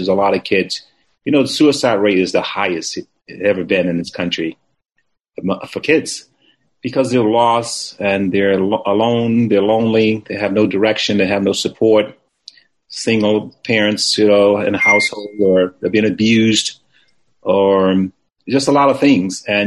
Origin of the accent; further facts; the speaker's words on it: Deep South, United States; You know, I was raised in the Deep South and in the 60s and the civil rights and all that stuff.